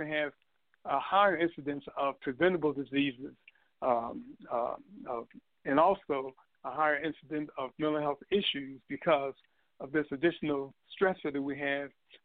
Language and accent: English; Chicago, Illinois, United States; I grew up in Chicago on the South Side, and no one in my neighborhood, and it was a very large neighborhood, ever had a psychotic break.